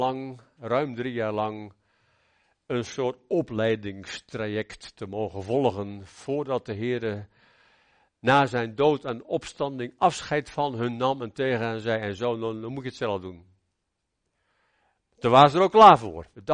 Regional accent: Katwijk, South Holland, Netherlands; Ik ben in Katwijk geboren en getogen en ik weet hoe de zee tekeer kan gaan.

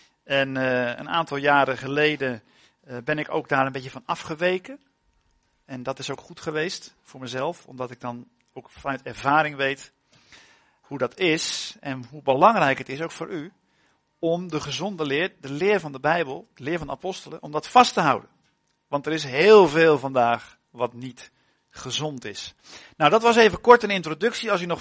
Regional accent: Harderwijk, Gelderland, Netherlands; Ik kom uit Harderwijk. Van Harderwijk naar Houderwijk. Dat scheelt met 3 letters. Daar is het ook heel mooi, in Harderwijk. Ik ben geboren in 1971... Dus ja, kun je wel rekenen, hè? Al in de 50.

